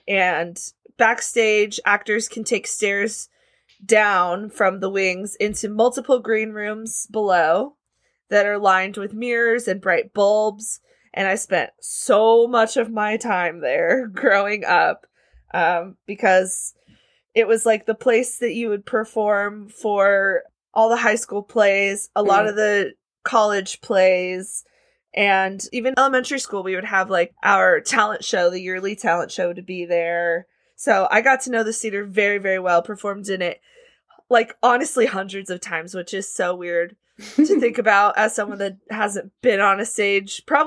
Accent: Fullerton, California, United States; It is a haunted theater in Fullerton, California, where I grew up.

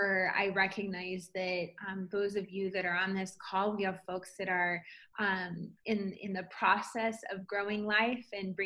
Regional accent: South Dakota, United States; I am Sisseton Wahpeton from South Dakota

